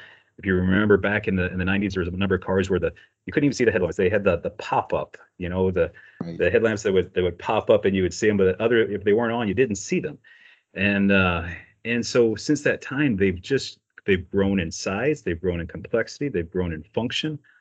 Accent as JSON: {"language": "English", "town": "St. Louis", "region": "Missouri", "country": "United States", "tie": "born or raised there", "said": "I was living and working in St. Louis, which is my hometown."}